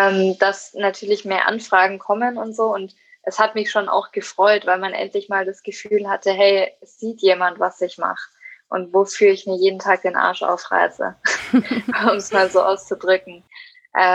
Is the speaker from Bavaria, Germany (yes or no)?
yes; Erlangen, Bavaria, Germany; in meiner Heimatstadt in Erlangen und auch hier in Nürnberg